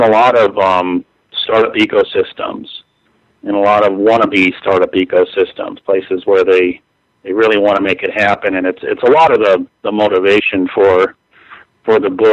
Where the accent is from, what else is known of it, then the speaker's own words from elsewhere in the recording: Los Angeles, California, United States; born and raised in Los Angeles, and spent a lot of time in the startup scene there.